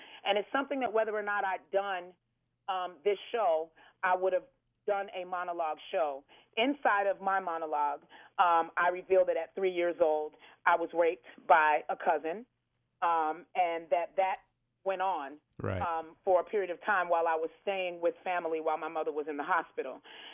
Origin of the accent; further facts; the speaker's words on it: New York, United States; Growing up in New York, that was a part of it.